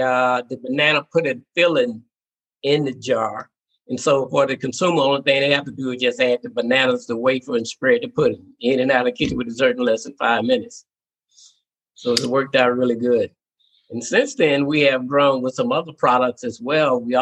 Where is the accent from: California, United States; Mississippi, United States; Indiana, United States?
Mississippi, United States; Holly Springs; Basically, you know, I grew up in Hollow Springs, Mississippi.